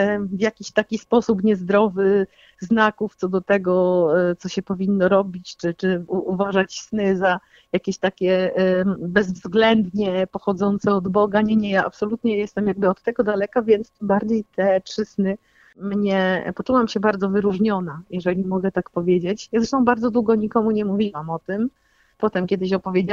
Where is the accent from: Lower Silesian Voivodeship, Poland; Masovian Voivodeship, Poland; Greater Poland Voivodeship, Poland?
Greater Poland Voivodeship, Poland; Konin; bo ja nie jestem z Kalisza, jestem z Konina